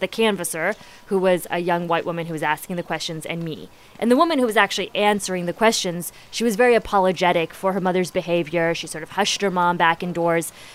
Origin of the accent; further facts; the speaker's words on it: Indiana, United States; this, I guess, is maybe a talent that you learn from growing up in Indiana.